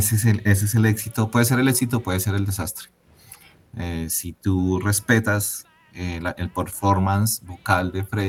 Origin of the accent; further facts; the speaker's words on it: Bogotá, Colombia; nosotros como colombianos, como bogotanos